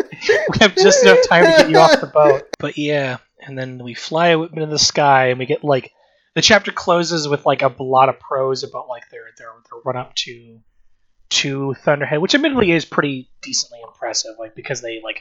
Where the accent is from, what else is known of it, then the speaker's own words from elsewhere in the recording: Canada; It's if you're like me, which is as a Canadian, I'm obsessed with like Americana as a mythology kind of archetype